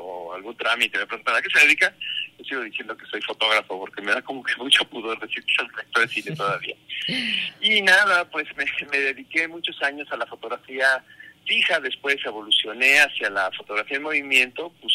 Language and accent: Spanish; Guadalajara, Jalisco, Mexico; also born or lived in Mexico City; yo crecí aquí en el barrio de Las Águilas, en Guadalajara. Nací en la Ciudad de México, nadie es perfecto.